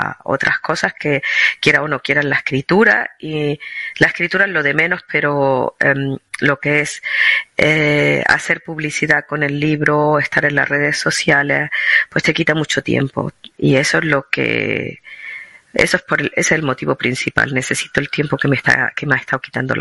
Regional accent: Andalusia, Spain; accent: Andalusian; si me hubiera quedado en Granada o incluso si hubiera vivido en Madrid, aunque en Madrid hubiera sido también a mi modo extranjera porque mi acento andaluz me hubiera delatado

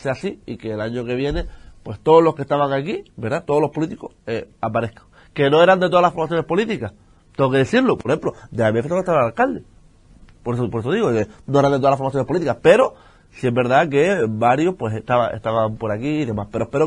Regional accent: Fuerteventura, Canary Islands, Spain; ver mi tierra como la ruina, los mismos de siempre. Vengo de afuera a Fuerteventura para hacer lo que yo quiera, y al de aquí, chao

